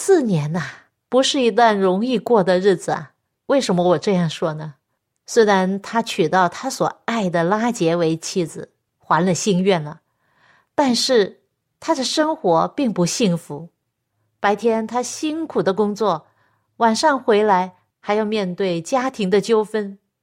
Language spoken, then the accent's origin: Chinese; China; 本来我们中国人对这方面很保守的